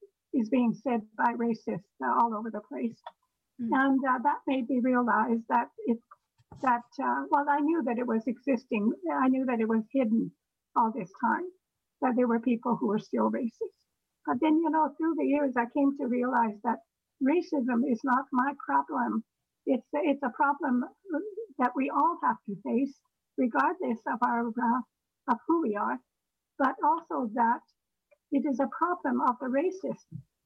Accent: British Columbia, Canada; growing up in British Columbia in a racist society before, you know, through almost throughout my childhood into my adulthood.

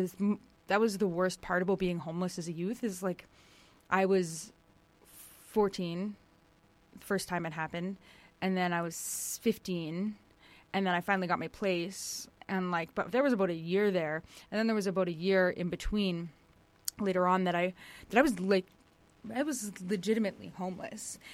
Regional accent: Alberta, Canada; I'm not Blackfoot, but I'm from Alberta.

